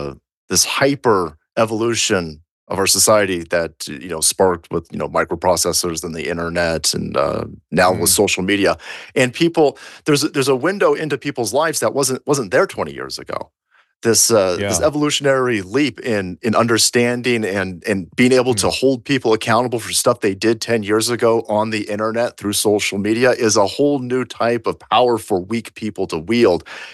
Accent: California, United States; I grew up in the Bay Area, raised by a very liberal mom.

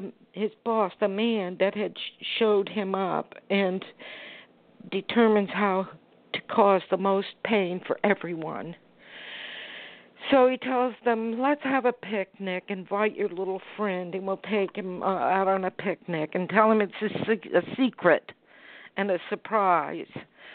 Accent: Florida, United States; Now, I grew up in Florida. We didn't have pump houses

